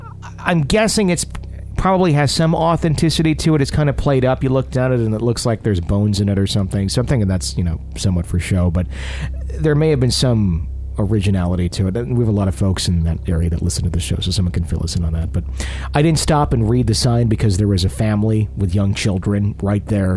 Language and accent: English; Boyertown, Pennsylvania, United States; In my hometown of Boyertown, Pennsylvania, in 1908, there was a play going on the second floor.